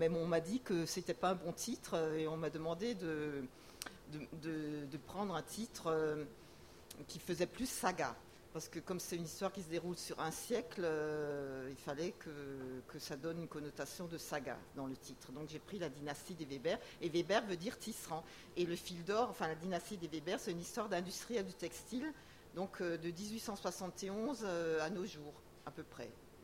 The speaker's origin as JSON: {"language": "French", "region": "Grand Est", "country": "France", "tie": "born there", "said": "parce que je suis née en Alsace"}